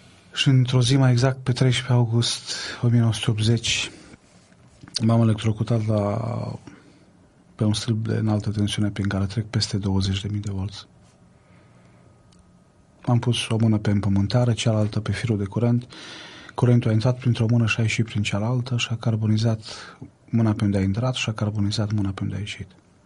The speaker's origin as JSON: {"language": "Romanian", "town": "Orșova", "region": "Mehedinți County", "country": "Romania", "tie": "born there", "said": "m-am născut în Orșova, din familie de părinți ortodoxi"}